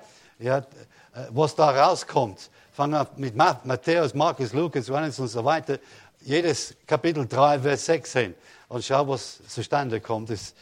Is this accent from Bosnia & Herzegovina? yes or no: no; England, United Kingdom; German is a second language; Als Engländer, der früher nicht Deutsch lesen konnte oder verstehen konnte oder sprechen konnte, schien mir es unmöglich, diese langen Worte.